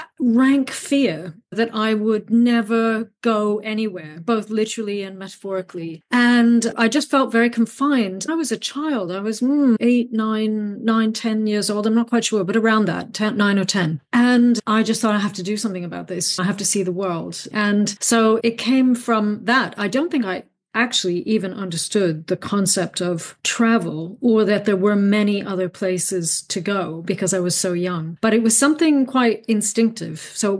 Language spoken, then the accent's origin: English; Nova Scotia, Canada; I think it began in Nova Scotia, where I was brought up in Canada.